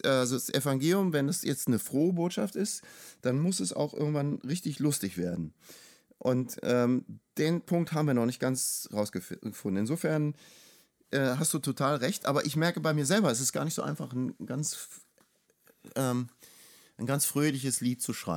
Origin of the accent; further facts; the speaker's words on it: Cologne, North Rhine-Westphalia, Germany; Also ich komme hier aus Köln